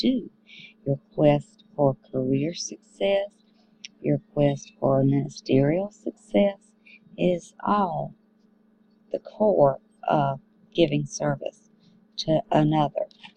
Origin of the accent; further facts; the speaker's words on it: South Carolina, United States; from South Carolina in the United States